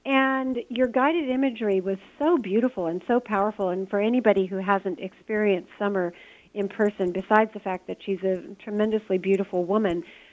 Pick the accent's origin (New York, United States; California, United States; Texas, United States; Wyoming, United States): California, United States; Monterey; now in Los Angeles, United States; when I moved down to Los Angeles, because I grew up in Monterey